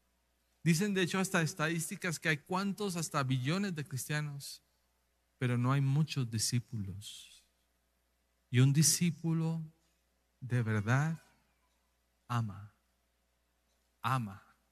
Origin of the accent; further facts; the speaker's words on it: Colombia; Ahora yo estoy como recién colombiano desembarcado acá